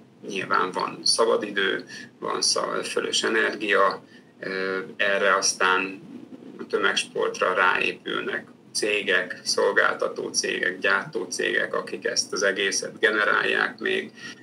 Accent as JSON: {"language": "Hungarian", "town": "Szeged", "region": "Csongrád-Csanád", "country": "Hungary", "tie": "born there", "said": "A szülővárosom Szeged önkormányzata támogatott egyedül."}